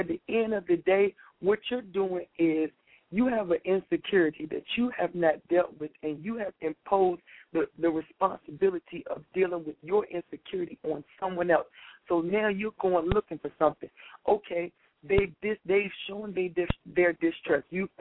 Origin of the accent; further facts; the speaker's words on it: Virginia, United States; I'm from Virginia, boo. I'm a little country.